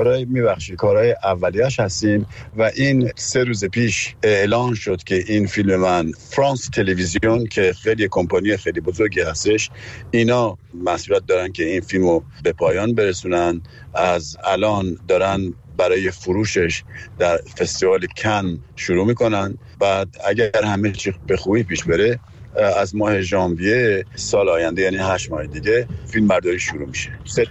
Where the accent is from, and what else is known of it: Tehran, Tehran Province, Iran; born or raised there